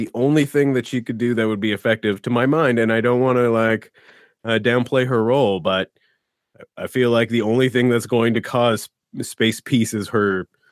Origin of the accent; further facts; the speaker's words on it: Canada; so there's this really sad French movie that, as a Canadian child, I was forced to watch in grade school every year.